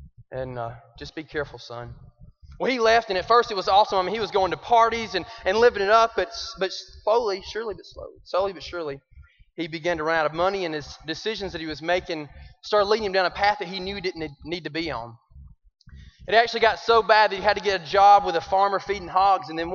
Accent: Alabama, United States; I am from Alabama.

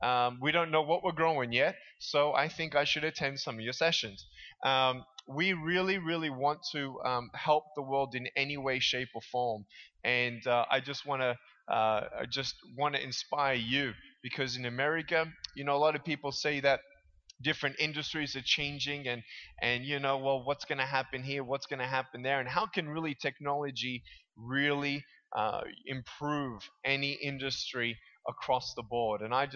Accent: Australia; now in California, United States; and I'm originally from Australia. I now reside in California.

